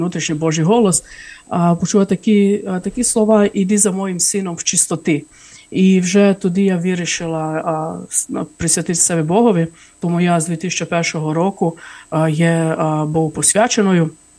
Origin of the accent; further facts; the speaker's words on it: Croatia; я з Хорватії